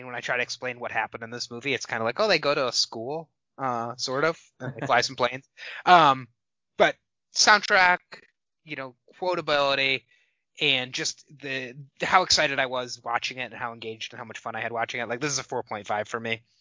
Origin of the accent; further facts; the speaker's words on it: Okemos, Michigan, United States; And I'm from Okemos.